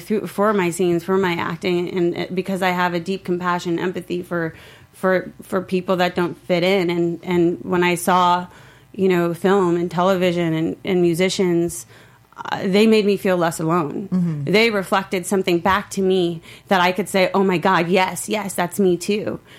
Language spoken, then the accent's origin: English; Omaha, Nebraska, United States; Yeah, so I grew up in Omaha, Nebraska, and I definitely didn't fit in at all.